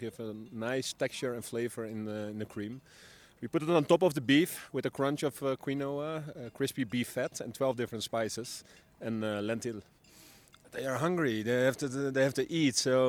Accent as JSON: {"language": "English", "town": "Amsterdam", "region": "North Holland", "country": "Netherlands", "said": "we are from Amsterdam, so we have something to smoke on top of this dish"}